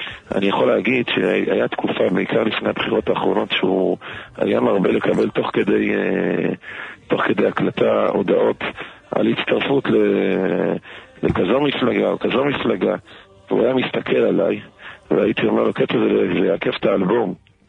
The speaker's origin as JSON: {"language": "Hebrew", "town": "Haifa", "region": "Haifa District", "country": "Israel", "tie": "born or raised there", "said": "אני גדלתי בחיפה של שנות ה-80-90"}